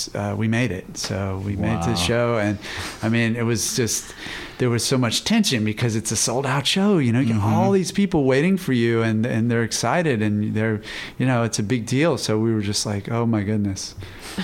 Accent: Florida, United States; I was born in Florida, and I grew up there in a swamp there, and it was a great childhood.

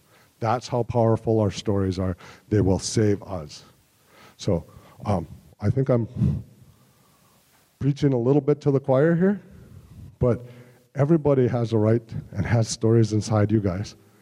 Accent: Minnesota, United States; also born or lived in Mille Lacs, United States; now in Hayward, United States; I live in Hayward, Wisconsin right now, but I'm originally from Mille Lacs. I grew up on the Leech Lake and White Earth reservations here in Minnesota.

